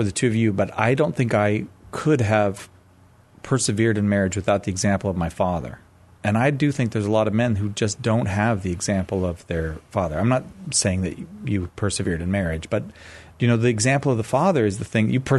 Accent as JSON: {"language": "English", "region": "California", "country": "United States", "said": "Okay. Well, I'm from California."}